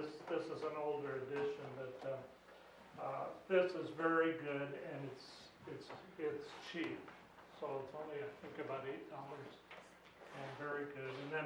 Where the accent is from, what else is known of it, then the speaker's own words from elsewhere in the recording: Whidbey Island, Washington, United States; I'm from Whidbey Island in north of Seattle